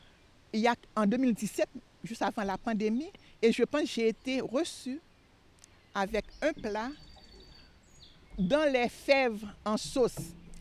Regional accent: Cap-Haïtien, Nord, Haiti; born or raised there; also born or lived in Port-au-Prince, Haiti

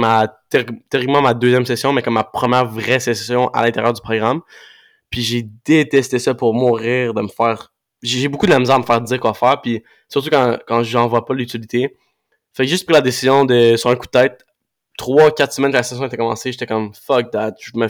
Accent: Laval, Quebec, Canada; now in Drummondville, Canada; moi, je viens de Laval. J'ai grandi toute ma vie à Laval-Montréal, puis j'ai déménagé à Drummondville, qui est à 1h30 au sud de Laval-Montréal.

